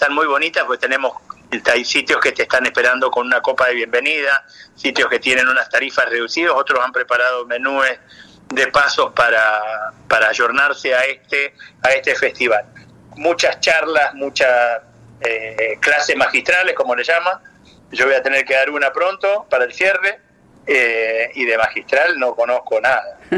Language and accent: Spanish; San Juan, Argentina; born there; Yo soy nacido en San Juan.